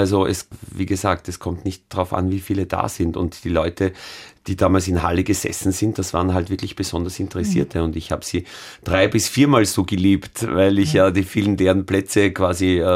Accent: Austria; Wienerischer, als ich normal spreche. Ich bin ja kein Wiener, ich komme ja vom Land.

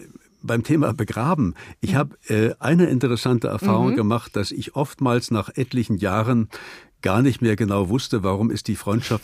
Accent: Germany; Na, zunächst einmal sind wir als Deutsche wenig konfliktfähig.

